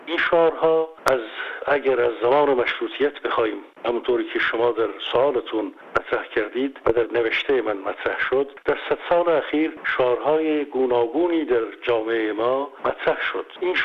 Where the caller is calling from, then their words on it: Germany; از آلمان هستم.